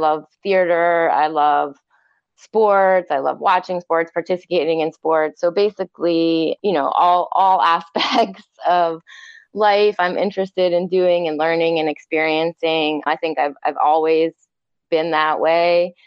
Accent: New York, United States; I went to school in Philadelphia. I grew up in New York.

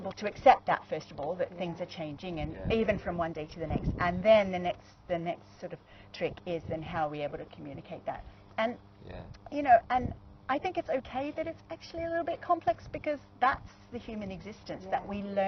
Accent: Australia; moved away as an adult; also born or lived in Nigeria; So I moved here when I was 29, and I've been here 17 years, and so I, you know, growing up in Australia, I had some time in Nigeria as well for 7 years.

